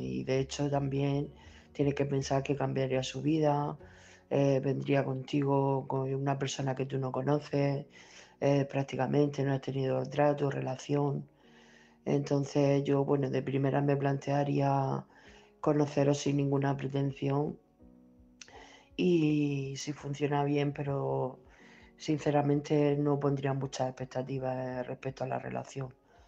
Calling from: Murcia, Region of Murcia, Spain; de Murcia.

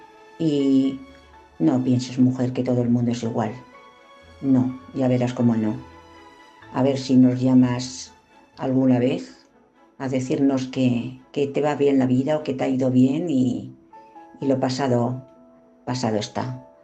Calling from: Madrid, Community of Madrid, Spain; de Madrid.

